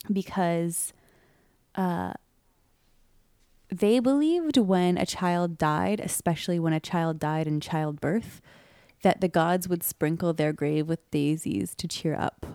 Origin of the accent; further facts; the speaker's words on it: Ithaca, New York, United States; I am from Ithaca